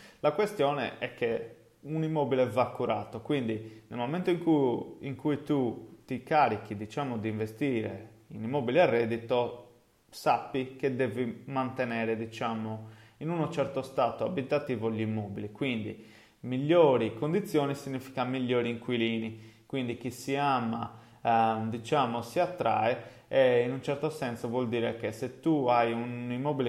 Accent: Cagliari, Sardinia, Italy; Perché Cagliari? Ovviamente, come si deduce dal mio accento, è il posto in cui, insomma, effettivamente vivo

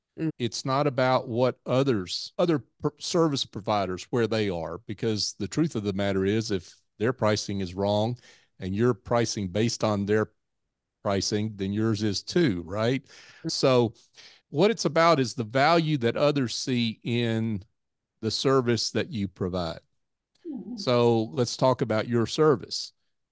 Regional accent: Tennessee, United States; I grew up in Tennessee. We're the ones that got Texas started.

